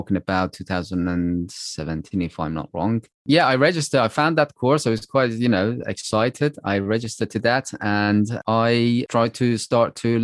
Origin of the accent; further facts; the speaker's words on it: Iran; English is a second language; moved away as an adult; now in London, United Kingdom; So I was born and raised in Iran, but then I moved at the age of 20, two, three, to the UK and living in London since then. So it's about like 15 years.